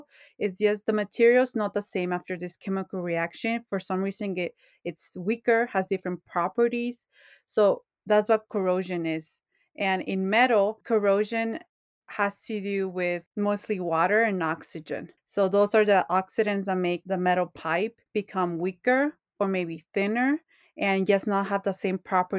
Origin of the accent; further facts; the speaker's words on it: Huatabampo, Sonora, Mexico; I was born and I grew up in Guatabampo, Sonora, Mexico. It's a very small town and we have a beach. We're like on the Gulf of California. Our beach is called Guatabampito.